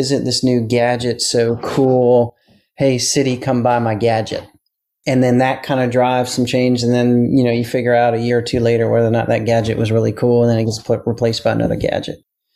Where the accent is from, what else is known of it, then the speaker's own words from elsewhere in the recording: Charleston, South Carolina, United States; also born or lived in Brazil; And so I grew up in Charleston, went off to college, lived in Brazil for a while, which was a wonderful life experience.